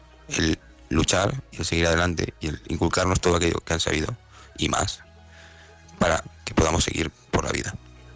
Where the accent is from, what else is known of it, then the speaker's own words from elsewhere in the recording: Alicante, Valencian Community, Spain; de Alicante.